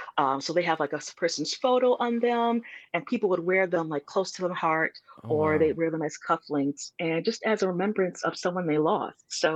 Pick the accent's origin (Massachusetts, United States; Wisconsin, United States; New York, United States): Wisconsin, United States; Milwaukee; I grew up here in Milwaukee, Wisconsin.